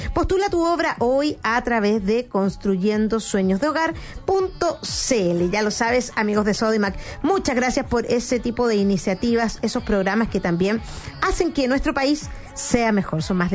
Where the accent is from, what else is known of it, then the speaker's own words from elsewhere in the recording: Chile; si toda la humanidad viviera como nosotros, como los chilenos